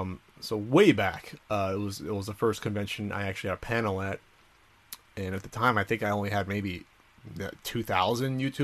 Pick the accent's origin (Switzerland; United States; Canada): United States; New Jersey; hey, James, we're both from Jersey, both kind of filmmakers.